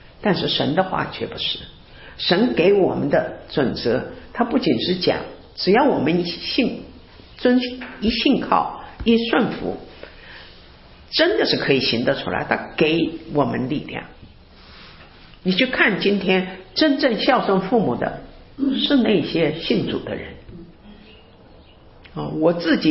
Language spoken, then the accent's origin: Chinese; China; 我们中国人觉得我们就是受了一些